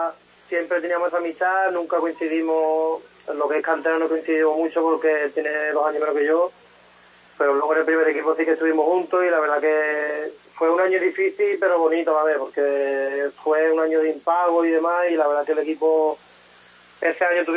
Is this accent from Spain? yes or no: yes; Cádiz, Andalusia, Spain; soy gaditano y cadista